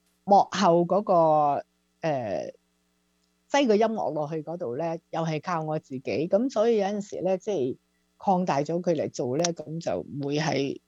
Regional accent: Guangdong, China; accent: Cantonese; 我哋广东话咧真系好多歇后语啊

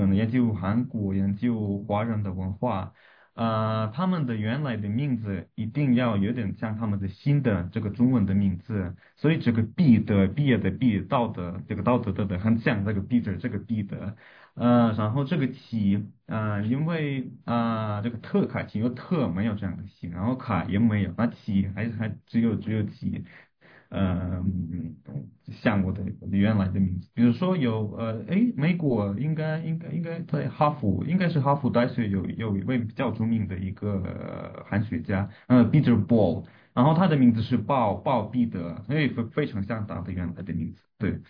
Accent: Moscow, Russia; Chinese is a second language; now in Kaohsiung, Taiwan; 因为我自己来自莫斯科俄罗斯，目前在高雄的中山大学念硕士班

